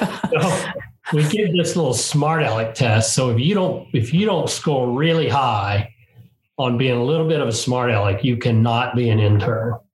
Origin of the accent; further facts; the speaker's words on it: New Jersey, United States; Billy, I'm from New Jersey. Yeah, New Jersey.